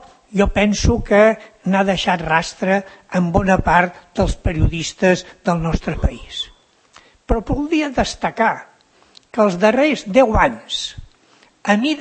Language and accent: Catalan; Sant Cugat del Vallès, Catalonia, Spain; Jo he estat 37 anys sant cugatenc